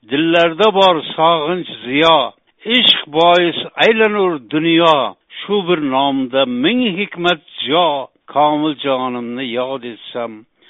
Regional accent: Gurlan, Khorezm Region, Uzbekistan; bizi qishlog'imiz Gurlar rayoni bog'lamida bo'lsa

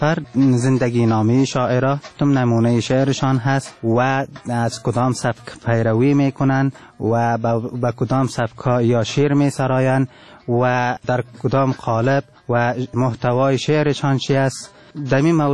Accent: Afghanistan; first language Turkmen; Persian is a second language; البته به زبان مادریم ترکمنی

